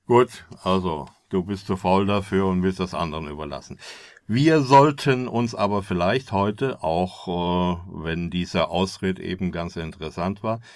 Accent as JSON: {"language": "German", "region": "Rhineland-Palatinate", "country": "Germany", "said": "Ja, zumindest bei uns im Westerwald."}